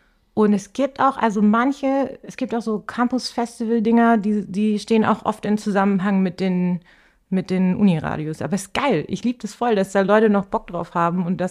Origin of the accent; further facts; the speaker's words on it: Ulm, Baden-Württemberg, Germany; Aus Süddeutschland, Ulm die Ecke.